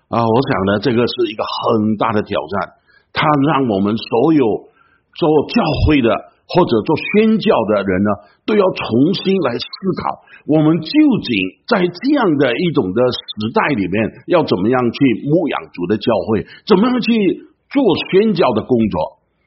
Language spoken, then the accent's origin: Chinese; China; 我们中国人有一句话说，大难不死什么，必有后福啊